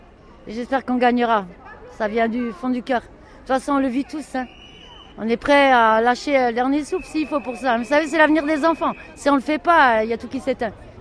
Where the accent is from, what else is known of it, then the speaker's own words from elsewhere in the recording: Grand Est, France; now in Steinbourg, France; Moi, madame, je suis de la Moselle, mais j'habite le 67 en ce moment. C'est le Bas-Rhin, côté de Strasbourg, Saverne. En vrai, je suis un petit village, ça s'appelle Steinbourg.